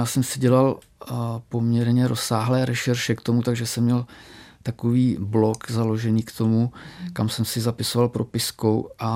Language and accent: Czech; South Bohemian Region, Czechia; Já jsem na venkově vyrůstal, strávil jsem tam dětství v jedné vesničce u Vltavy